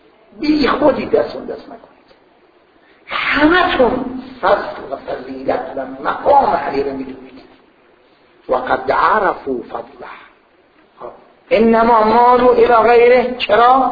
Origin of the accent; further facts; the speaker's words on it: Iran; گفتم ایران. گفتو مسلمونی؟ گفتم نه یهودی هستم.